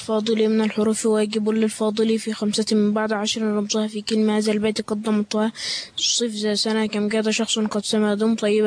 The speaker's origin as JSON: {"language": "Arabic", "town": "Damas", "region": "Dakahlia", "country": "Egypt", "said": "يا دمواس قرية محافظة دمواس"}